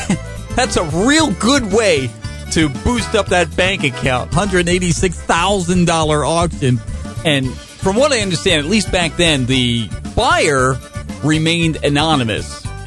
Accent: New Jersey, United States; But a disc jockey in my home state of New Jersey, these are the people I've chosen to throw in with, right?

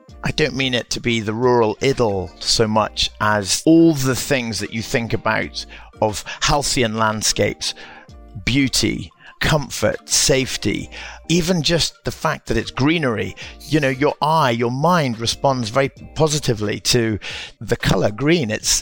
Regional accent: Aberdeen, Scotland, United Kingdom; Well, I'm from Scotland. I come from Aberdeen. The Highlands are very close to my heart.

